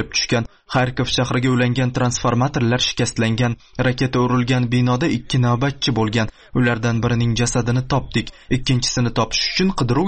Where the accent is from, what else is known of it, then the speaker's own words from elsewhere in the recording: Samarkand, Samarqand Region, Uzbekistan; O'zbekistondan, Samarqanddanman. Yoshim 22 da.